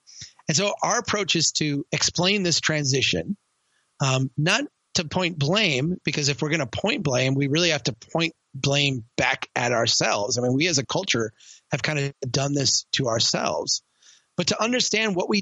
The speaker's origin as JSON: {"language": "English", "town": "Brainerd", "region": "Minnesota", "country": "United States", "tie": "born or raised there", "said": "I am back home now in Brainerd, Minnesota, my hometown."}